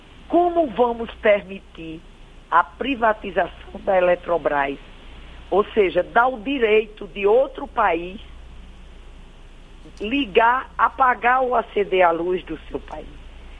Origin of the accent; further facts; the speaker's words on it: Rio Grande do Norte, Brazil; eu sou de um interior do Rio Grande do Norte